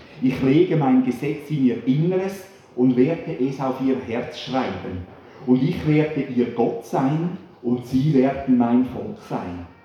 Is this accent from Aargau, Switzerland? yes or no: yes; Sarmenstorf, Aargau, Switzerland; Andere Dörfer in der Region, wie zum Beispiel Gonteschwil, Tiefental oder Sarmensdorf, wo ich aufgewachsen bin